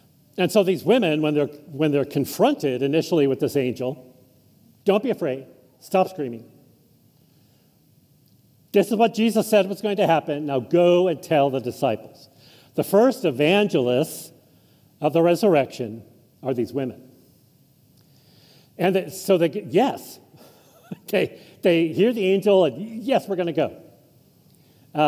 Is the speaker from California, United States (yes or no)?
yes; California, United States; Now, growing up in California, I never thought, oh, God's here.